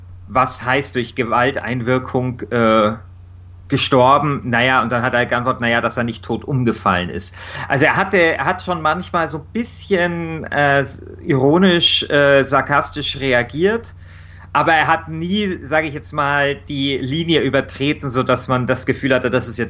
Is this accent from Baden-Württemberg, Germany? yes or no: no; Munich, Bavaria, Germany; Ich bin dort in Mosach groß geworden. Das ist so ein, ja, Arbeiterviertel, ein bisschen so im Münchner Norden.